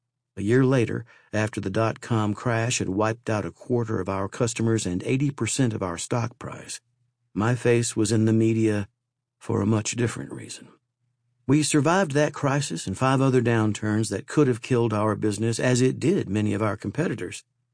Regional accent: West Virginia, United States; practices start with some of the fundamental values and lessons that I learned from my family while growing up in West Virginia.

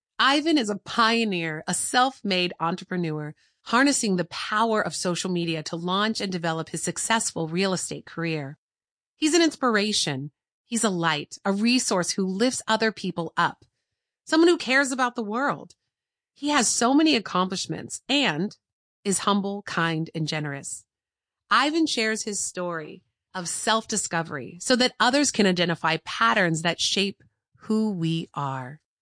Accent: United States; the family I grew up with in the United States.

